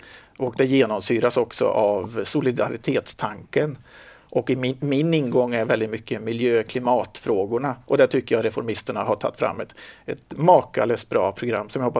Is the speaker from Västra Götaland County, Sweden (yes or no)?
yes; Tidaholm, Västra Götaland County, Sweden; also born or lived in Gothenburg; Jag är född och uppvuxen i Skaraborg, så jag är västgöte.